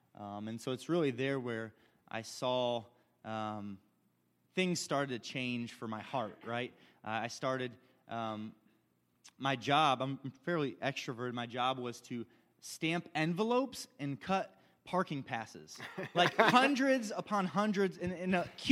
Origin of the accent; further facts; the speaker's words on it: Norwalk, Ohio, United States; also born or lived in Scranton; I was born in Scranton, Pennsylvania, so those Office fans. and then home of the, yeah, Michael Scott and company. And so my dad did his Master's of Divinity there. We moved to Norwalk, Ohio, which is near Sandusky.